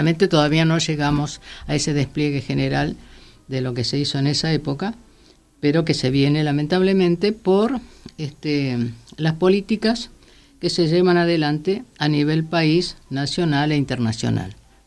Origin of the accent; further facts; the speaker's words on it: Chaco, Argentina; born there; also born or lived in Santa Cruz; now in Buenos Aires, Argentina; como soy santacruceña por adopción, como siempre digo, soy chaqueña de nacimiento, santacruceña por adopción, residente capitalina eventualmente, pero bueno, soy itinerante, mujer cosmopolita mundialmente y ante todo mujer argentina.